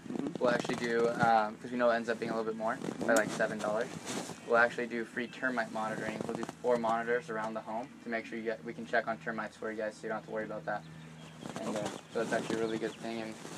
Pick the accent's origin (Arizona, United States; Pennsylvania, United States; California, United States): California, United States; I'm originally from California, so I'm just a little sentimental, so I keep my number.